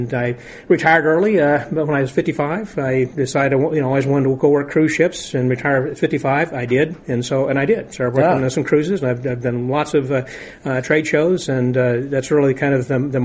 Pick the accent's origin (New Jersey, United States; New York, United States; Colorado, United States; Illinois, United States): Illinois, United States; I'm from Southern Illinois, and they came back from St. Louis, gave me this little Sneaky Pete magic show.